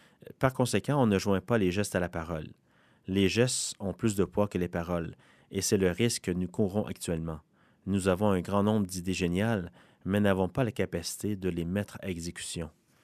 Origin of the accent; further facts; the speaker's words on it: Canada; en tant que Canadien, nous devons tous faire en sorte que cela se produise.